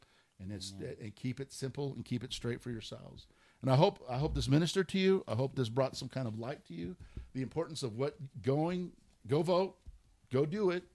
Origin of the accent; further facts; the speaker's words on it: California, United States; Again, I'm coming from California.